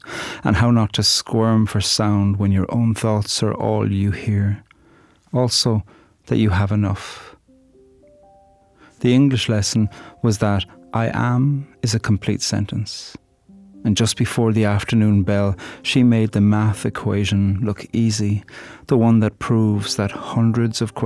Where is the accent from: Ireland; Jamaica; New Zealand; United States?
Ireland; I'm a poet from Ireland.